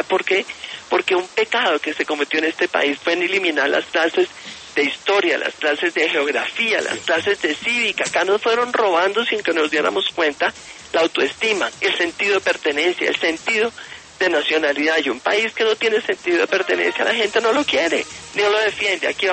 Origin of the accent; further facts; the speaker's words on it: Colombia; Y estamos haciendo muchas cosas valiosas como nación, como colombianos.